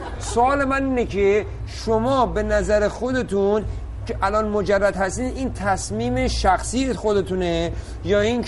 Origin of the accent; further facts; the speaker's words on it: Iran; ما ایرانی هستیم